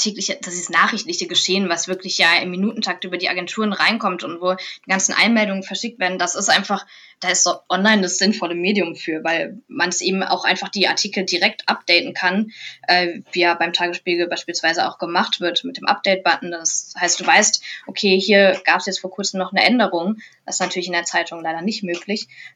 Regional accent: Hesse, Germany; Und das ist natürlich hier so Rhein-Main-Gebiet, wo ich herkomme

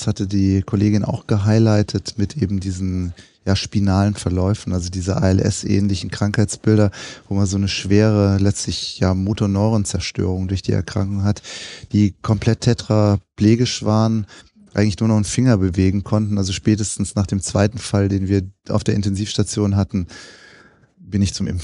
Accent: Bavaria, Germany; ich komme aus Unterfranken

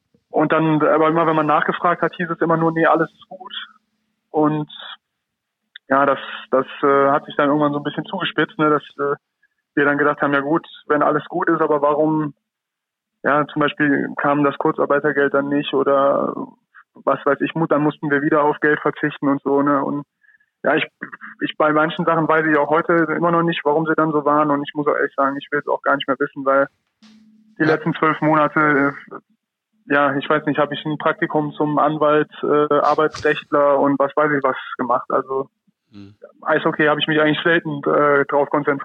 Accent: Rhineland, Germany; als Rheinländer habe natürlich immer Bietigheim Bissingen gesagt

